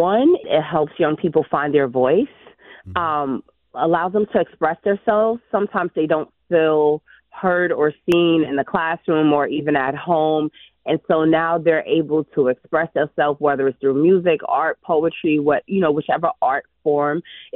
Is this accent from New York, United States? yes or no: yes; Bronx, New York, United States; And I think growing up in the Bronx and growing up as a kid of hip hop in that poetic language, that's what felt authentic to the Bronx, and that's what felt authentic to me.